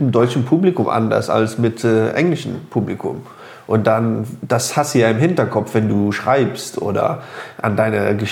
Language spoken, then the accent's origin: German; United States; now in Luxembourg; Ich bin Amerikaner, aber ich bin kein typischer Amerikaner. Ich bin gescheit. Ich arbeite hier in Luxemburg. Ich bin mexikanisch-Amerikaner.